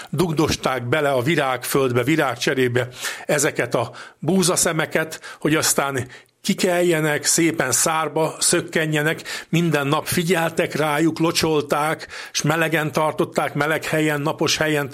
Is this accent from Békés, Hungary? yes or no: yes; Újkígyós, Békés, Hungary; A szülőfalumban, a Békés megyei Újkígyóson nagyon gazdag volt ennek a napnak a hagyománya.